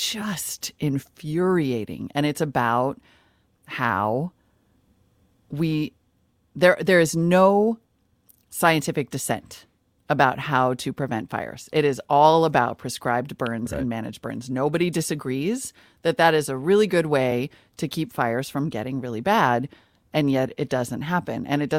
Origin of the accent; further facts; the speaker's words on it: Montana, United States; when I was growing up in Montana, we also talked about fire season because it's like when things would burn naturally.